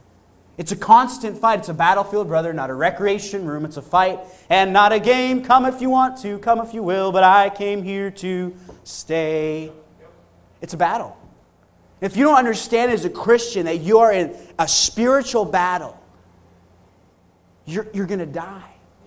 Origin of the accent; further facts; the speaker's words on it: Canada; because I'm from Canada, and Tim Hortons is the way to go.